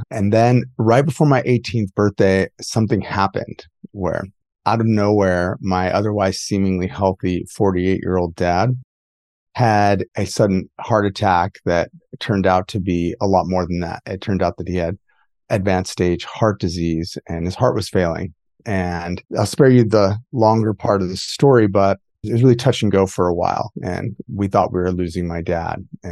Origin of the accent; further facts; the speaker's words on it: Midwest, United States; I grew up in the Midwest and my parents both, it was a typical blue collar family.